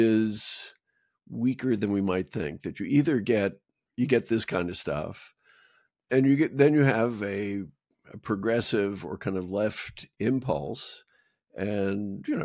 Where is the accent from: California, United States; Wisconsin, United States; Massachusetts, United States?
Massachusetts, United States; Boston; Boston's my hometown, and I remember as my wife showing me some pictures of these marches in Boston